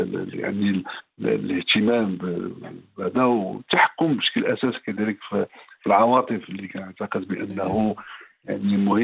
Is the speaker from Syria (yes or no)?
no; Morocco; وحنا عندنا في المغرب